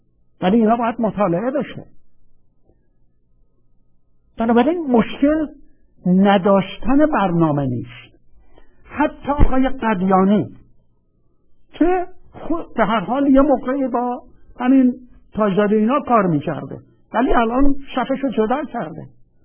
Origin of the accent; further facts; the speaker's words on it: Khuzestan, Iran; برای اینکه من بچه خوزستانم